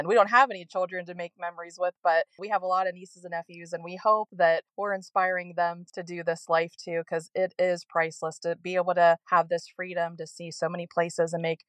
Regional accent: Ohio, United States; also born or lived in Florida; And so we're from Ohio, then we moved to Florida, and it's like, we didn't know what we were missing.

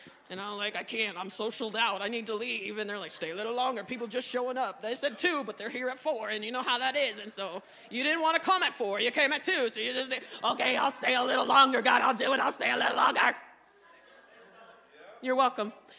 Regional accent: United States; even though as an American, my deeply ingrained in me to be independent

